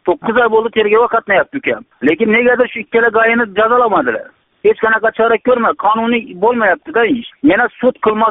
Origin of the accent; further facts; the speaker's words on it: Bogot, Khorezm Region, Uzbekistan; born there; Xorazm viloyati Bog'ot tumanida tug'ilganman.